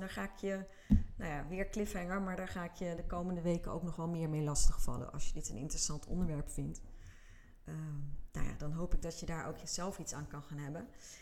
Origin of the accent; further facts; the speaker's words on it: Numansdorp, South Holland, Netherlands; En er zijn bij ons in Numansdorp zijn er 3 basisscholen. En dus we gingen alle 3 die basisscholen langs en 1 daarvan was mijn oude basisschool.